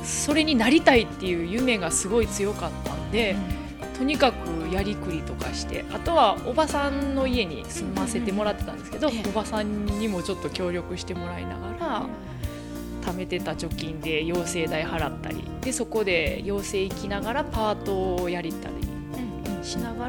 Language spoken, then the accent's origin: Japanese; Kagoshima, Japan; also born or lived in Osaka; 生まれは大阪ですが、うん、ほぼ鹿児島です。